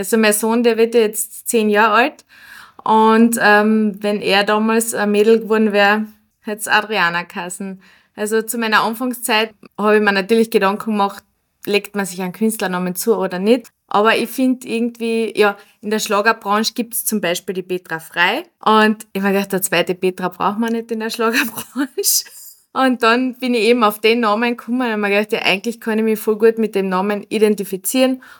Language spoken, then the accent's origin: German; Villach, Carinthia, Austria; now in Burgenland, Austria; komme gebürtig aus Villach, lebe aber aktuell im Südburgenland.